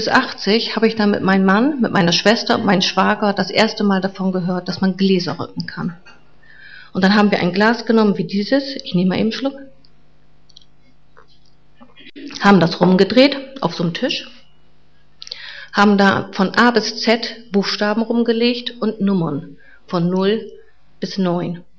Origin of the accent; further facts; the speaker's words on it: Fischerhude, Lower Saxony, Germany; born there; Ich bin geboren 1957 in Fischerhude.